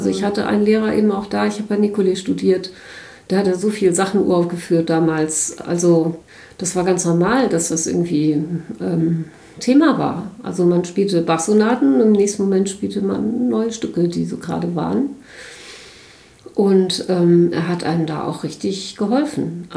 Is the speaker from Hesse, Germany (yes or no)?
yes; Kassel, Hesse, Germany; in Kassel, wo ich groß geworden bin